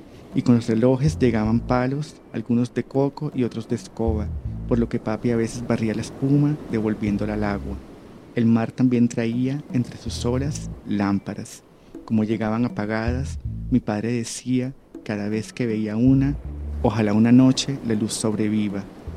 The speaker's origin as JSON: {"language": "Spanish", "town": "Barranquilla", "region": "Atlántico", "country": "Colombia", "tie": "born or raised there"}